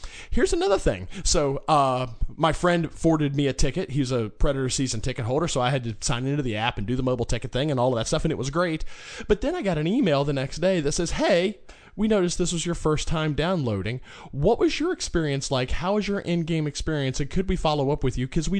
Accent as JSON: {"language": "English", "town": "Raleigh", "region": "North Carolina", "country": "United States", "said": "And they knew that I was from Raleigh and all that stuff"}